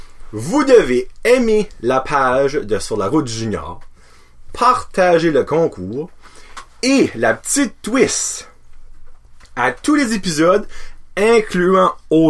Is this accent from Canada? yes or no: yes; New Brunswick, Canada; Comme que vous savez, on vient du Nouveau-Brunswick.